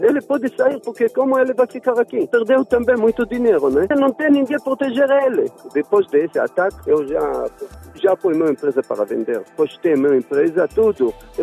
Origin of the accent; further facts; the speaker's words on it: Palma, Cabo Delgado, Mozambique; Meu investimento lá, sou de Palma, porque, sabe, em Palma